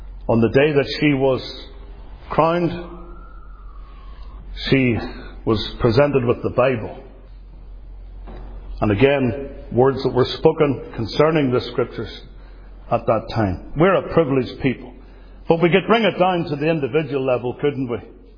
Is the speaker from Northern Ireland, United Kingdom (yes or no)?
yes; Northern Ireland, United Kingdom; I come from Great Britain, from Northern Ireland, which is part of the United Kingdom of Great Britain.